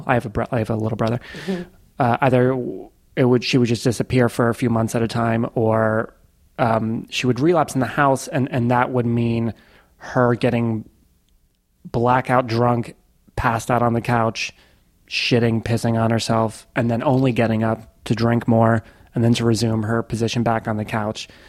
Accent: Queens, New York, United States; born there; I was born in Queens, New York. And then after my dad disappeared, me and my mom kind of bounced around for a while.

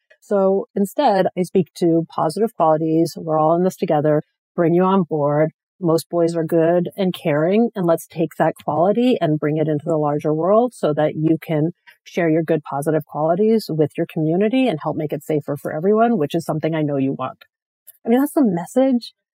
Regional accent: Canada; So I grew up in Canada.

